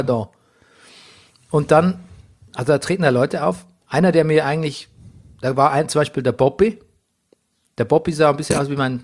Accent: Bavaria, Germany; ich mag ja den bayerischen Dialekt, ich mag meine Heimat, ich bin gerne Bayer.

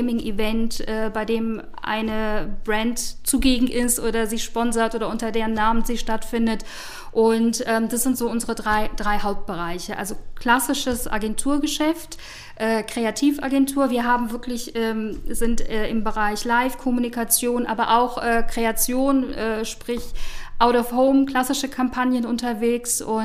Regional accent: Mönchengladbach, North Rhine-Westphalia, Germany; Genau, ich bin in Mönchengladbach aufgewachsen.

